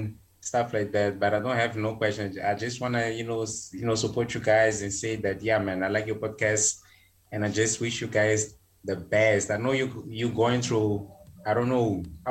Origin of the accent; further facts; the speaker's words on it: Maputo, Maputo City, Mozambique; I'm from Mozambique. I'm in Mozambique.